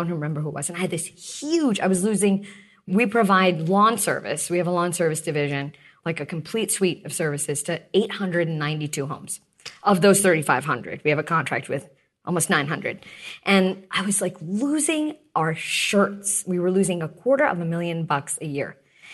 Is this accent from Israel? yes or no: no; India; moved away; My dad founded the company and we immigrated from India, almost 40 years ago, because my dad started the company pretty quickly thereafter.